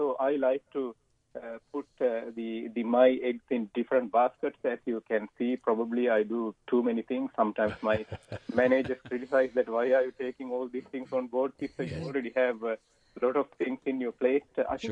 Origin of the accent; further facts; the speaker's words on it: Sri Lanka; I was born in Sri Lanka and I raised up among tea estates with nice tea smell.